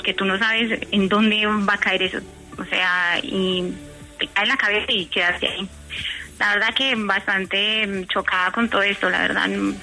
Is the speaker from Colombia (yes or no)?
yes; Colombia; yo soy la única colombiana que hay.